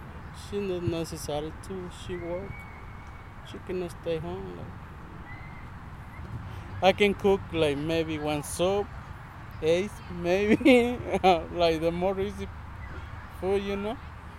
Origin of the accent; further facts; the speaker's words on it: Mexico; English is a second language; also born or lived in New York; now in United States; I'm from Mexico, and here too. The first state I come to New York, and after that come to Minnesota, because that's more quiet, more safe.